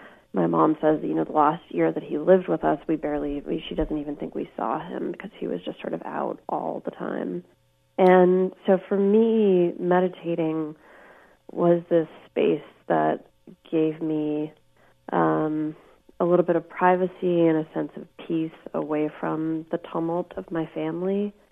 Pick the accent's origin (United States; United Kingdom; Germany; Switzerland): United States; Fairfield; I think growing up in Fairfield was at times hard for me